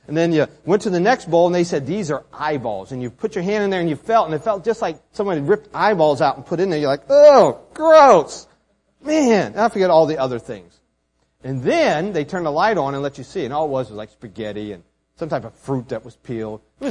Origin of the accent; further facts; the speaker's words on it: West Virginia, United States; back in Emmanuel Baptist, that's my church back in, church I grew up in West Virginia, me and Kelly are from.